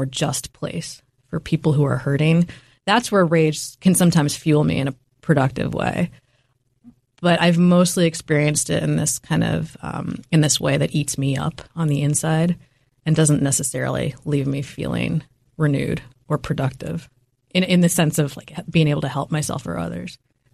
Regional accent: New York City, New York, United States; when I was growing up in New York City, again, very fast-paced environment.

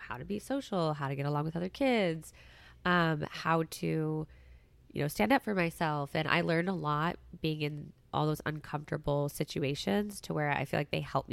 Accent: Alaska, United States; like I loved growing up in Alaska

